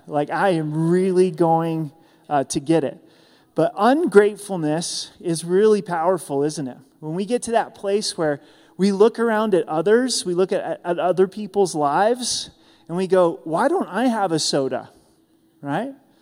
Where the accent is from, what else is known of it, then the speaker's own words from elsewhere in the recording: Grants Pass, Oregon, United States; It was a basketball game at the Boys and Girls Club, where I grew up in Grants Pass, Oregon